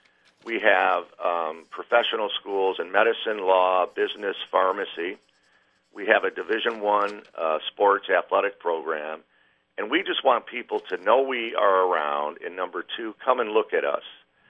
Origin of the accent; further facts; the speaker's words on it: Detroit, Michigan, United States; I grew up in Detroit. I went to Central Michigan, so I'm very familiar with the area